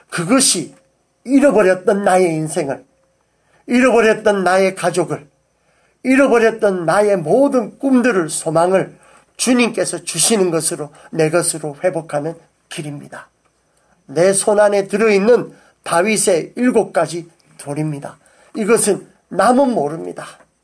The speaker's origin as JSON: {"language": "Korean", "region": "Busan", "country": "South Korea", "tie": "born or raised there", "said": "제 고향 부산에서는 영도다리였습니다."}